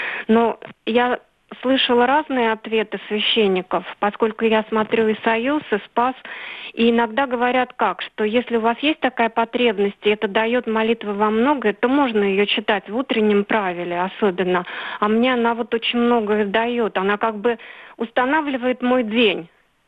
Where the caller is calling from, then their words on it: Nizhny Novgorod, Nizhny Novgorod Oblast, Russia; я из Нижнего Новгорода.